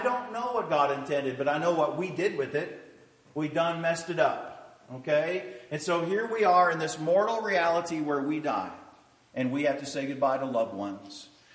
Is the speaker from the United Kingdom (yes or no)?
no; Canada; moved away as an adult; now in United States; I grew up in Canada. I moved to the United States when I was 26 years old